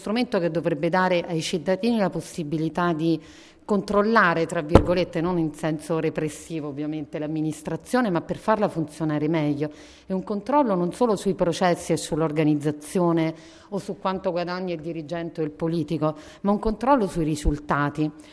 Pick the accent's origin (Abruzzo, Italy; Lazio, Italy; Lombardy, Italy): Abruzzo, Italy; Io sono abruzzese, quindi la conosco bene.